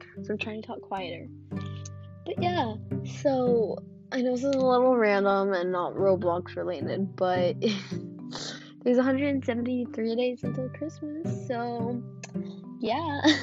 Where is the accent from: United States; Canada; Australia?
Australia; I'm not even American. I'm Australian.